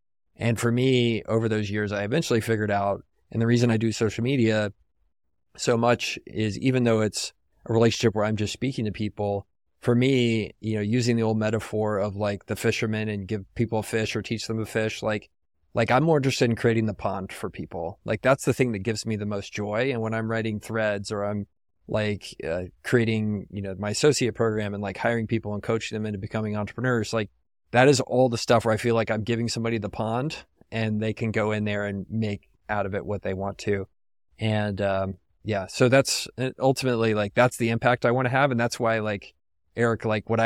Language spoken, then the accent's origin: English; San Antonio, Texas, United States; like growing up in San Antonio, you grow up learning how to sweat